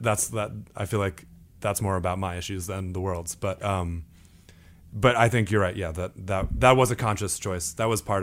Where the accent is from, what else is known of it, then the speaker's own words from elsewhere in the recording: Imlaystown, New Jersey, United States; My town is very small. It's called Imlay's Town. But essentially, if you've ever been to Six Flags Great Adventure, I grew up 5 minutes from there.